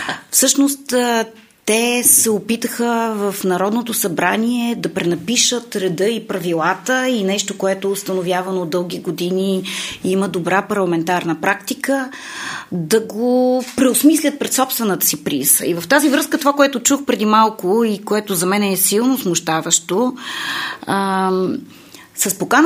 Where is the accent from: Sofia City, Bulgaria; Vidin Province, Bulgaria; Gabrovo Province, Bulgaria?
Vidin Province, Bulgaria; Vidin; Нали съм от Видин и Северозапада